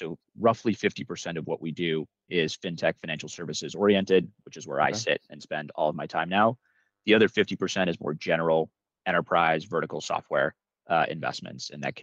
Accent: New York City, New York, United States; also born or lived in Boston / Michigan; I was born in New York, born in New York City, lived there for a couple of years before moving to the suburbs, handful of years in the greater New York area before going to high school in Boston.

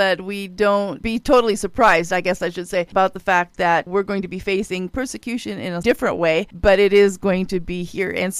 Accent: United States; And Jeff, you've been talking to us about the value of persecution, but and how we as American Christians don't typically see the persecution like in other places

